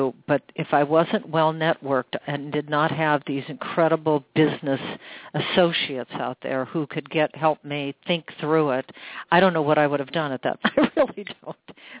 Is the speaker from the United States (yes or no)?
yes; Seattle, Washington, United States; I could go back to my hometown in Seattle.